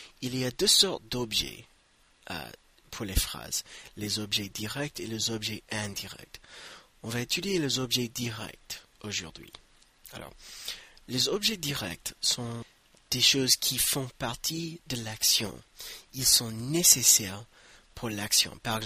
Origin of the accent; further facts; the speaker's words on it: United States; je suis américain